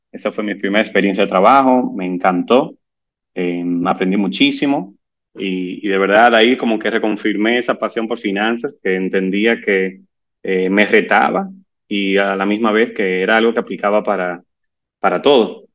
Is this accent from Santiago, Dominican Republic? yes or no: no; Santo Domingo, Distrito Nacional, Dominican Republic; Yo nací y me crié aquí en Dominicana toda mi vida joven.